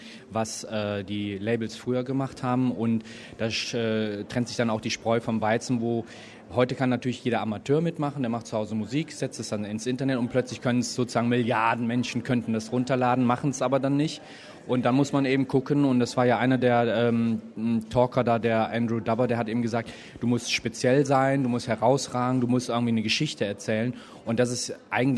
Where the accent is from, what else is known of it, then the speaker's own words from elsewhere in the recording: Germany; Und wie soll ich als Deutscher irgendwie diese kyrillische Schrift lesen?